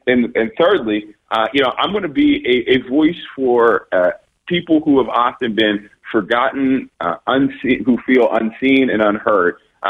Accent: Pennsylvania, United States; the experiences that I've had as a black man growing up in Pennsylvania, who's had some success

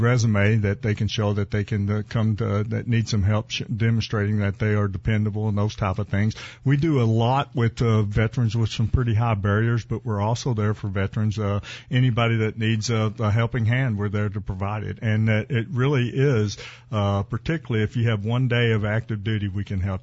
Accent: Arkansas, United States; now in New Jersey, United States; I'm from Arkansas originally. I live in New Jersey and I work in Philadelphia

